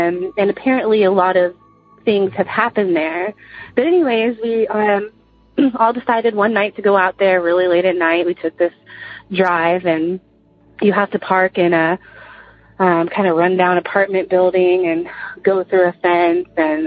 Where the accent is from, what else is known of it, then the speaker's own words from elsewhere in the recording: Dallas, Texas, United States; I'm from Dallas, Texas.